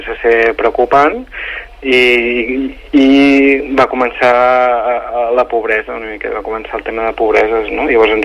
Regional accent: Terrassa, Catalonia, Spain; els que som de Terrassa i de Vallès, coneixem tot molt bé Sant Llorenç i la Mola

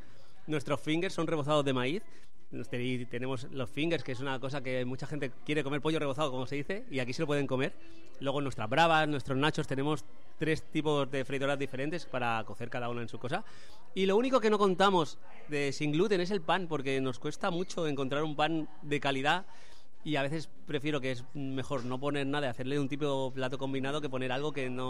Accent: Sabiote, Andalusia, Spain; porque es una morcilla de mi pueblo que es de Sabiote

